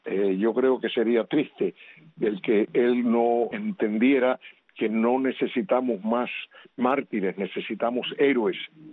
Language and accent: Spanish; Cuba; moved away; yo salí de Cuba, como tú lo sabes, a principios de 1961, el 15 de mayo del 61, y más nunca he regresado a Cuba.